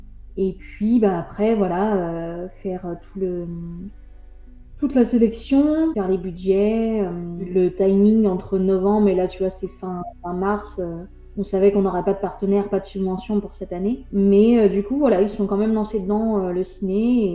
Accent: Nantes, Pays de la Loire, France; Encore une fois, mon côté chauvin. parce que je suis nantaise

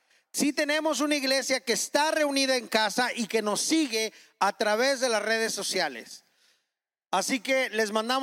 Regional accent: Mexico; Pero que como mexicanos, ¿qué onda? Nos encanta irnos a la playa, ¿verdad?

